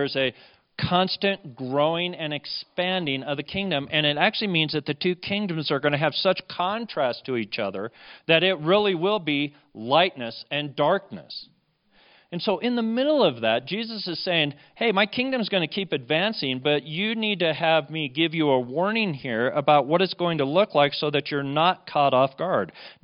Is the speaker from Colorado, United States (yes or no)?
yes; Pueblo, Colorado, United States; her and I were raised in Pueblo, Colorado.